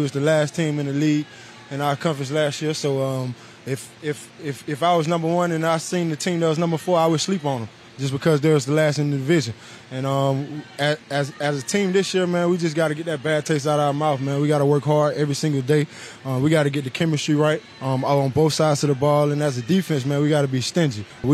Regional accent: South Carolina, United States; Man, I'm from South Carolina, man, so it ain't no thing, man. The heat and the humidity is way tougher in South Carolina. So growing up, you got to keep the sleeves on

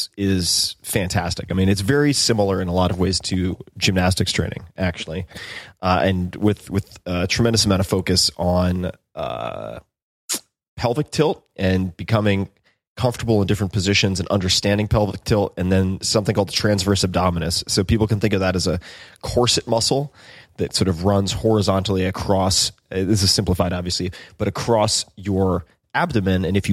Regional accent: New York, United States; But alas, I'm from Long Island. I apologize.

